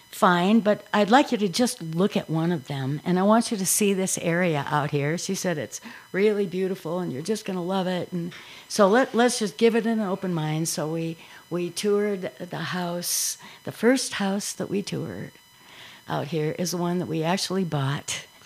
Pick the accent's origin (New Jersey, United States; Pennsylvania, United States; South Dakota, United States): South Dakota, United States; Milbank; That's where I grew up, on a farm outside of a small town called Milbank, South Dakota. Graduated from South Dakota State University.